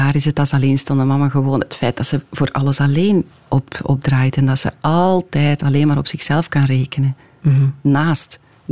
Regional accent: Hamme, Flanders, Belgium; Ja, ik ben van Hamme. Ik heb daar heel lang gewoond. En ik ga daar niet vaak terug.

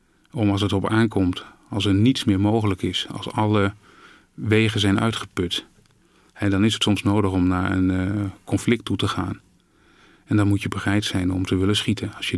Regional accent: Netherlands; toen werden wij pas ingevlogen als Nederlanders

